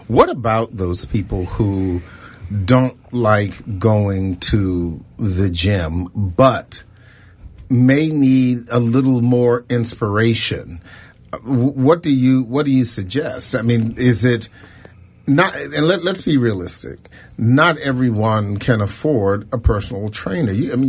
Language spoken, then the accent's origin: English; Lanham, Maryland, United States; I grew up in Lanham, so I know them all.